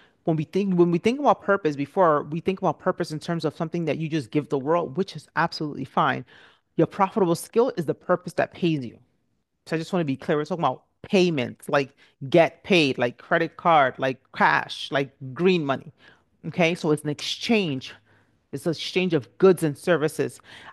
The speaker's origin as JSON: {"language": "English", "country": "Nigeria", "said": "I'm Nigerian. And so I remember growing up, it was just always a big deal."}